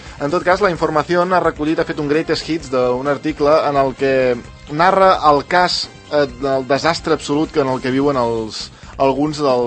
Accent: Catalonia, Spain; Som autèntics catalans, de la cofreria del puny tancat

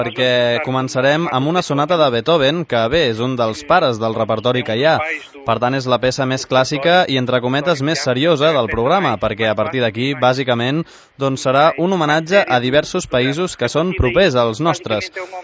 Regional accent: Portugal; also born or lived in Bulgaria; tot i que jo sóc portuguès, vaig néixer a Bulgària, per tant, és un homenatge al meu país d'origen.

